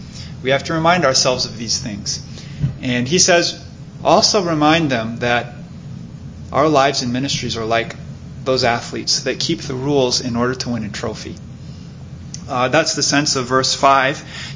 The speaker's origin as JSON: {"language": "English", "town": "Rockford", "region": "Illinois", "country": "United States", "said": "I'm from Rockford, Illinois, and so we were rooting Sammy Sosa on that year"}